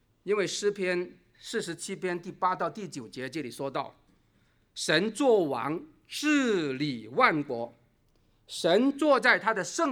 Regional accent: China; 也不是我们中国人所相信的那种宿命论。

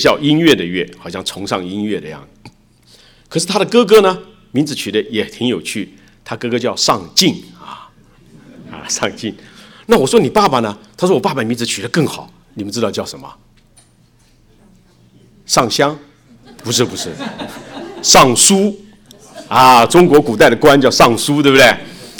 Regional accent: Taiwan; 我从小在台湾生长。”所以我从来没有去过大陆，也不知道大陆的事情。

